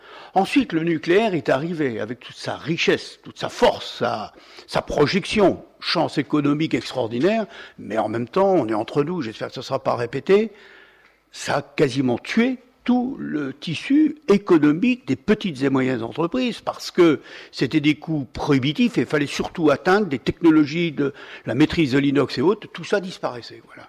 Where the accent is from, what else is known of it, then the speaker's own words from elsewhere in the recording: Normandy, France; born there; Je suis né dans le Cotentin, et comme d'autres, on est raccroché à son enfance.